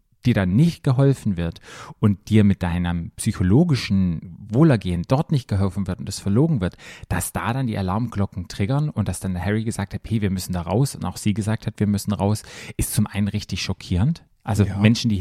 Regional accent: Germany; für mich als Deutscher

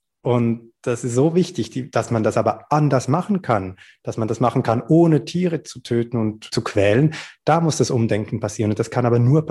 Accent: Switzerland; Das ist eine halbe Stunde von Zürich entfernt, also meine Heimatstadt. Da ist meine Schwester, meine Eltern, ganz viele Freunde von mir.

